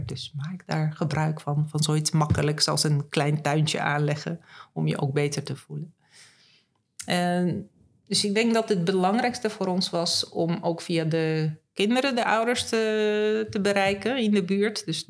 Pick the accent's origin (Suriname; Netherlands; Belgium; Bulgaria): Bulgaria; moved away; omdat ik ook zelf bioloog ben en ik ben opgegroeid in Bulgarije in het groen. Ik kom wel uit de grote stad